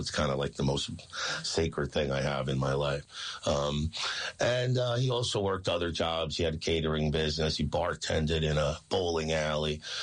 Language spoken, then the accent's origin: English; Oceanside, New York, United States; Yeah, well, I grew up in Long Island, in Oceanside, Long Island, which is kind of by Long Beach or, you know, Jones Beach in that area, South Shore of Long Island.